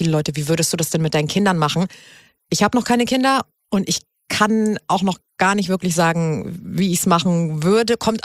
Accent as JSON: {"language": "German", "region": "Hamburg", "country": "Germany", "said": "ich komme ja aus Hamburg"}